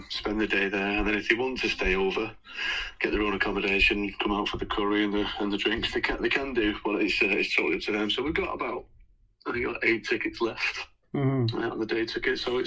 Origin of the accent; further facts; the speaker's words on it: Manchester, North West England, United Kingdom; Because obviously I'm from Manchester